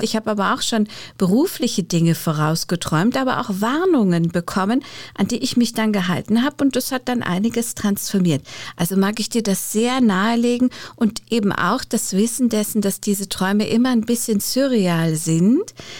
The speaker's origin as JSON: {"language": "German", "region": "Bavaria", "country": "Germany", "tie": "born or raised there", "said": "ich bin in Bayern aufgewachsen"}